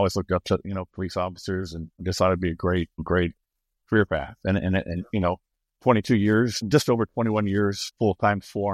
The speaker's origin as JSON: {"language": "English", "town": "Negaunee", "region": "Michigan", "country": "United States", "tie": "born there", "said": "I was born in Michigan, Upper Peninsula of Michigan. It calls Upers up there. Very small town, Nagani, Michigan, population probably 2,000, 3,000, but it was wonderful."}